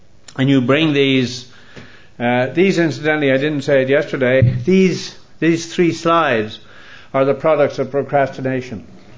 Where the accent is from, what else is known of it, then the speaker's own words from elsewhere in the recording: Ireland; But as I said yesterday, my diagnosis was being Irish. And that's how I was expected to behave